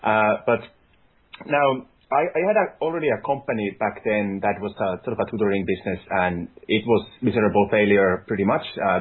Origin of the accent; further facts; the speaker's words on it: Finland; I'm from Finland